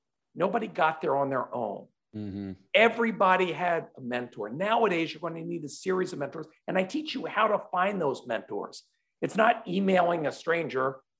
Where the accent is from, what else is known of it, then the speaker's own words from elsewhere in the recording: Philadelphia, Pennsylvania, United States; If you would have told me growing up in Philadelphia that dozens of my friends would become self-made billionaires